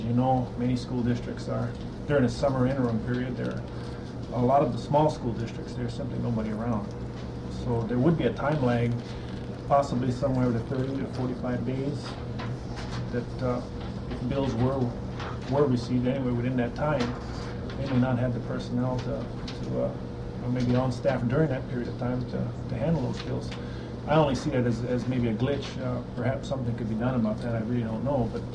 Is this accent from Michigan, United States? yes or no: no; Skagway, Alaska, United States; And I know Skagway happens to be one of them. That's my hometown.